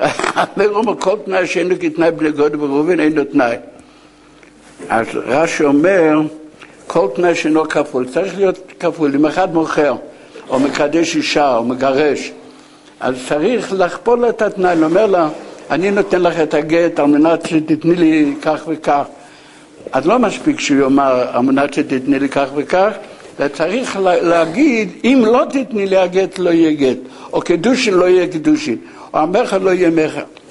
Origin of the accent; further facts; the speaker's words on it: Jerusalem, Jerusalem District, Israel; born there; אני יליד ירושלים